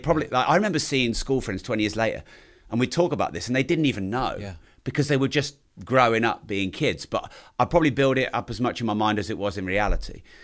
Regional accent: East of England, United Kingdom; Growing up wasn't really something I did anywhere for any length of time because Dad kept moving us around the place. So my dad's always owned pubs, bars, hotels, the odd little club. And so we always moved around Cambridgesh

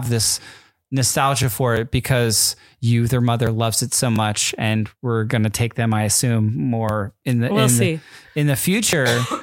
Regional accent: Northeast, United States; I think growing up in the Northeast, it not being a part of like any sort of nostalgia.

